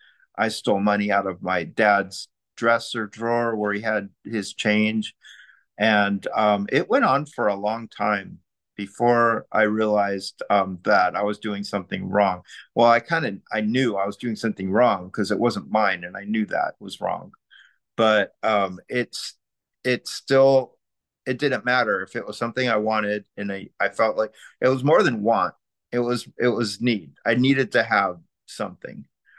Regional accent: Long Beach, California, United States; I'm from Long Beach, California, which is probably about an hour or so away from the in-person meeting.

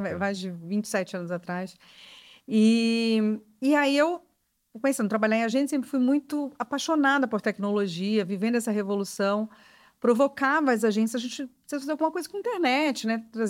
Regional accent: Belém, Pará, Brazil; born there; eu nasci em Belém do Pará, vim da Amazônia, fiz comunicação.

